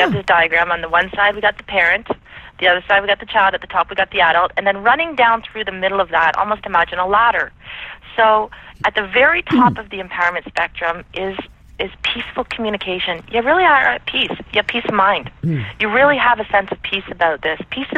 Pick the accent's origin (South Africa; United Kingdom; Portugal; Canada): Canada; I'm Canadian.